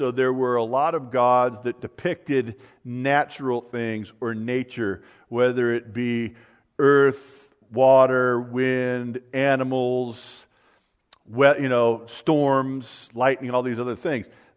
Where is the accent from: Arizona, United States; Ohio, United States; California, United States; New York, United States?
California, United States; and I grew up in Southern California. We used to go boating on Lake Mead when it was full.